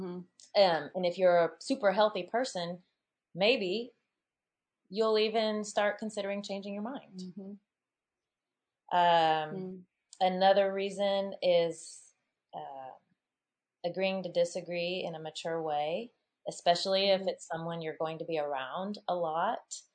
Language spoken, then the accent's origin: English; Midwest, United States; We're both from the Midwest.